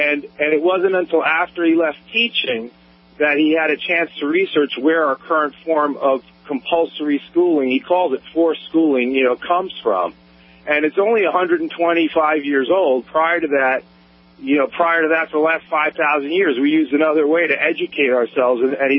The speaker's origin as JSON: {"language": "English", "town": "Charleston", "region": "South Carolina", "country": "United States", "said": "No, Charleston, South Carolina."}